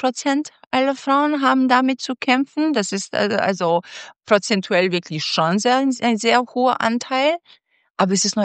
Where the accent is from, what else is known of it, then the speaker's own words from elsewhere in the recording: Kosovo; Ich komme ursprünglich aus Kosovo. Also das ist so ein Land, was eine sehr hohe Natalität, also sehr hohe Neugeborenenrate hat.